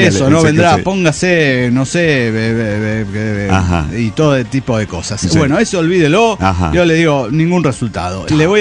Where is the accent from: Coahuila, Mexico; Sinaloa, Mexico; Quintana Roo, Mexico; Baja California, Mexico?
Baja California, Mexico; Mexicali; de Mexicali, México.